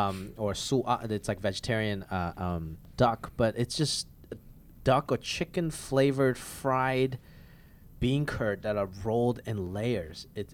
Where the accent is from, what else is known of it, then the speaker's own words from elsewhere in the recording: Hong Kong; first language Cantonese; English is a second language; And when I was growing up in Hong Kong, I spoke and thought in Cantonese.